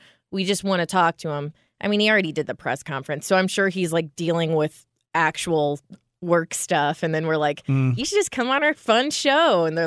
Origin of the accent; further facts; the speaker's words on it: Illinois, United States; I'm from Illinois, too, and I'm sure it's not just that, but it's like small town mentality.